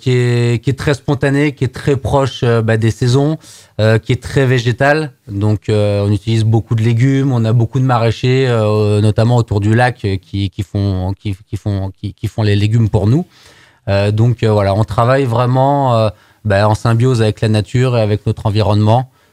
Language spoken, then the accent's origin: French; Auvergne-Rhône-Alpes, France; qu'on n'est pas si mal chez nous en Haute-Savoie.